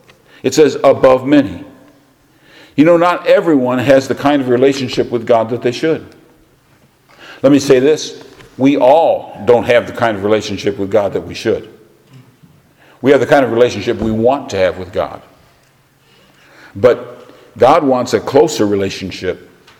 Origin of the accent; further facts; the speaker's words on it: Michigan, United States; Where I grew up in Michigan, there were fences all over the place.